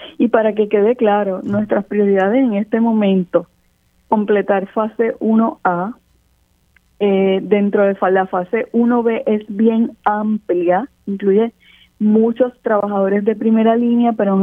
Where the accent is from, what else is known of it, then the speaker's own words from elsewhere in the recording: Puerto Rico; el pueblo de Puerto Rico tenga tranquilidad, particularmente nuestros amigos del área oeste, que es el área donde yo nací y viví gran parte de mi vida.